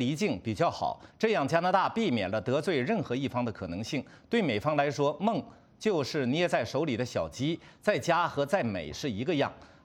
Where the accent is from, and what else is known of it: China